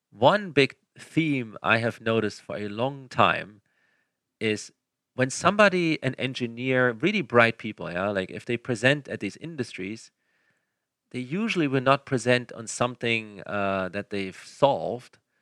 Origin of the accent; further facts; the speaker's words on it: Germany; English is a second language; I mean, so I'm originally from Germany, as you may hear from my ever so slight accent.